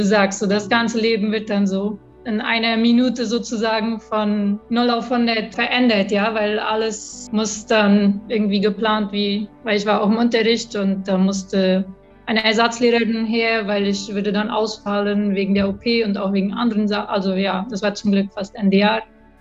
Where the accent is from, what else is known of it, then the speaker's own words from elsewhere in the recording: Filadelfia, Boquerón, Paraguay; bin geboren in Neufeld. Ich bin in Philadelphia geboren und aufgewachsen und habe dann mit 22 geheiratet und dann sind wir nach Menno gezogen, weil mein Mann Nico aus Menno kam.